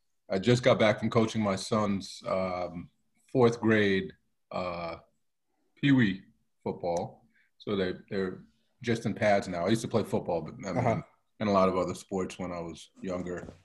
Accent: New York, United States; also born or lived in West Coast, United States; So my family is originally from Jamaica. I grew up in New York, Queens, and then Long Island until let's say elementary school. We moved out to the West Coast, went to high school out there

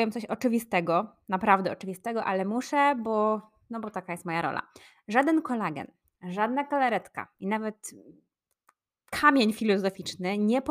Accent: Poznań, Greater Poland Voivodeship, Poland; Ja się wychowałam na ratajskim osiedlu w Poznaniu i tam można spotkać dużo takich ludzi, którzy mają hobby stania pod sklepem i spożywania trunków różnego rodzaju.

